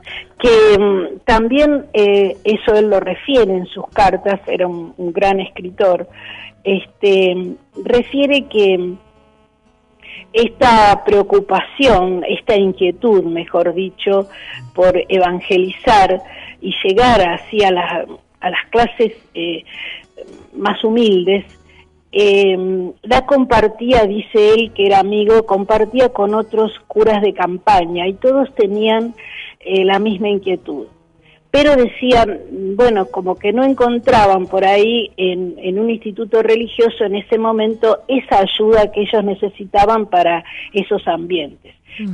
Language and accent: Spanish; Barracas, Buenos Aires Province, Argentina; porque yo soy de Barracas